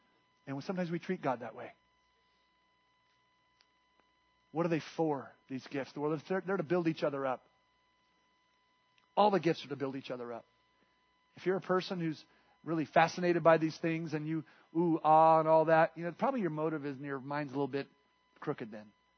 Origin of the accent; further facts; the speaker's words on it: United States; I'm an American pastor. We don't get that.